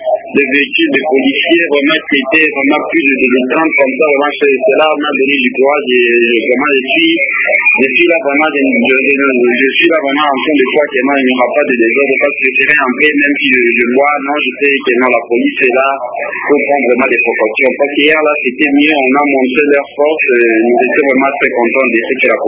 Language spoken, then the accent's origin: French; Lubumbashi, Haut-Katanga, DR Congo; ici, chez nous, à Lubumbashi